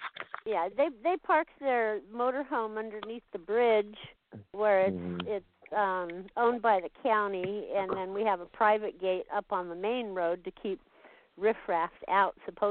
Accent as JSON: {"language": "English", "town": "Glendale", "region": "California", "country": "United States", "tie": "born or raised there", "said": "I'm from L.A. I grew up in Glendale. I was born and raised in Glendale."}